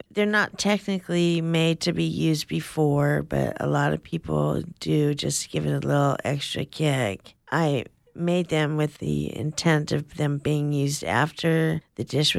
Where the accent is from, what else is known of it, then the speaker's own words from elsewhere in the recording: Blue Lake, California, United States; I'm from Blue Lake originally.